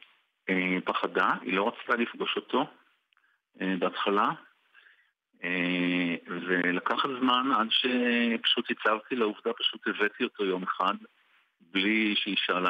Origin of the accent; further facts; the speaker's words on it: Haifa, Haifa District, Israel; אני חיפאי, אז כן, אז חיפה היא עיר מעורבת, יהודים וערבים, יש פה גם קהילה ערבית להט"בית שמתחילה להתפתח פה.